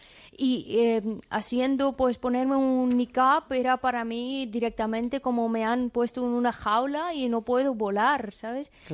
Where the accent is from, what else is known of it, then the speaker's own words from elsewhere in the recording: Afghanistan; Spanish is a second language; now in Spain; cuando yo estaba en mi país y todo eso